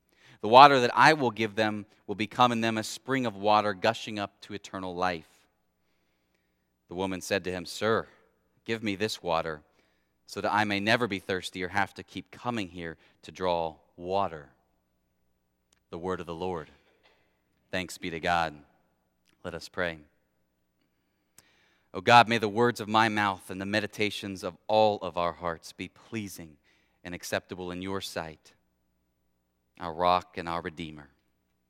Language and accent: English; Ohio, United States; accent: Midwestern; I'm from Ohio. Other languages are very foreign. I speak English, prefer a Midwestern version of that.